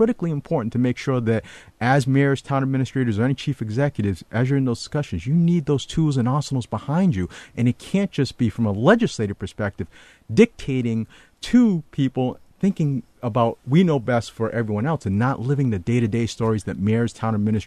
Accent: United States; And, you know, being Chinese American, we're proud.

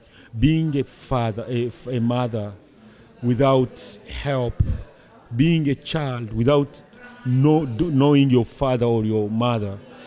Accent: DR Congo; now in United States; From the Democratic Republic of Congo.

